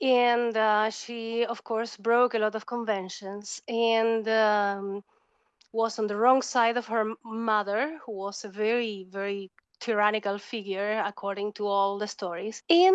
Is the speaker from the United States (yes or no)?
no; Argentina; English is a second language; I'm from Argentina. I was born and raised in Argentina, far away, during a time where, without internet and still during the Cold War and everything